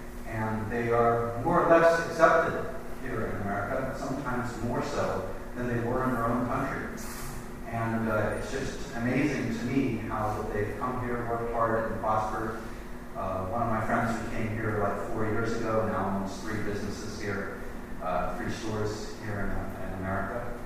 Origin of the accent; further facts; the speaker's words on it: Norway; now in United States; My family came here in the 60s, and we came came from Norway, which was a little bit poor at the time.